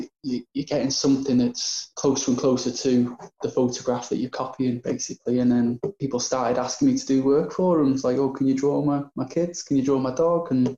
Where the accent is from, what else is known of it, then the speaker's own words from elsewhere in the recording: Wrexham, Wales, United Kingdom; I'm an illustrator from Wrexham in North Wales.